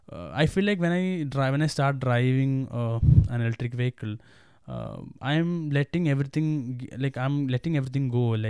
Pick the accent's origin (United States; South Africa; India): India; Kerala; Especially I'm from Kerala